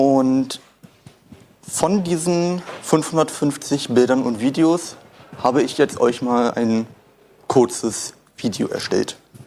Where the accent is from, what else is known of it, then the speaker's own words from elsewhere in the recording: Berlin, Germany; wie bereits angesprochen. Ich bin 17 Jahre alt, ich komme aus Berlin.